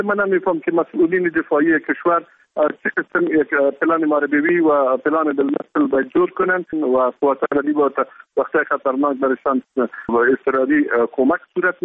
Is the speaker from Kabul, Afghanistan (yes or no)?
no; Kunduz, Afghanistan; خردترین شهر ولایت ما ولایت قندوز هستند